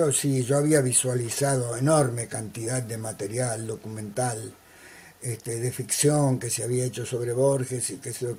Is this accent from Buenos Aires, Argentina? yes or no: yes; Buenos Aires, Argentina; Yo nací en el Palermo pobre, cuna de cuchilleros y matones.